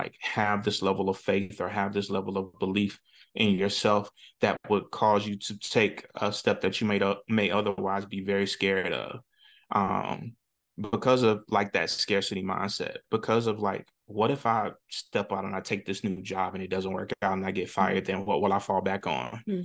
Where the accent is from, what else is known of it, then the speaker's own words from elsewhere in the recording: Alabama, United States; now in Atlanta, United States; we grew up in the Jim Crow South. Yeah, so, you know, her attitude about her child is always one of protection. Yeah. So she never wanted me to take a lot of risks. She didn't want me to leave Alabama and move to Atlanta